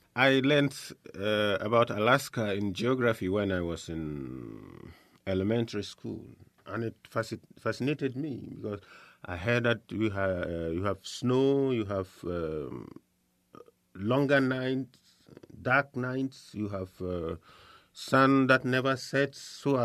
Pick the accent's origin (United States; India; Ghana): Ghana; also born or lived in Mali; I am from Ghana, and I belong to a missionary society called the Missionaries of Africa.